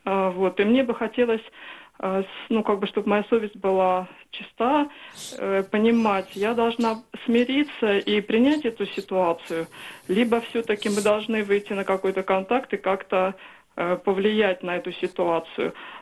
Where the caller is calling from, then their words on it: Moscow, Russia; я из Москвы.